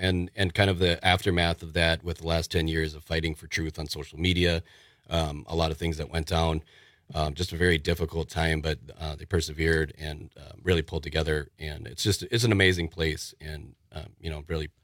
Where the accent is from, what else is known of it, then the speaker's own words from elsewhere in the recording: Newtown, Connecticut, United States; I'm originally from Connecticut. I grew up in Newtown, Connecticut